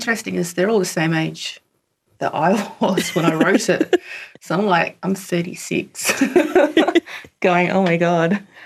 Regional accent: Western Australia, Australia; I'm from Western Australia. My mum is from the Kimberley, so Jarul and Bunuba country, which is Horse Creek and Fitzroy Crossing, and my dad is from Mandurah, Pinjarra, so Binjarab area.

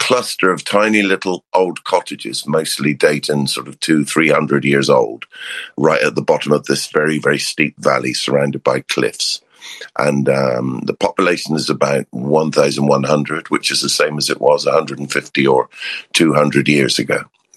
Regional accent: South West England, United Kingdom; we're in a county called Cornwall. And we regard ourselves as Cornish rather than English in a way. So probably Cornish first, British second, and English third is the way we regard ourselves.

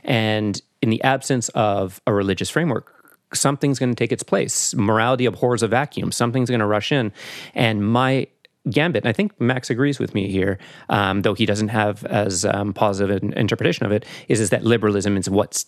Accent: Canada; moved away as an adult; from my voice, you'll hear that I'm not from around here. I'm Canadian. And in 2010, I moved here with my wife.

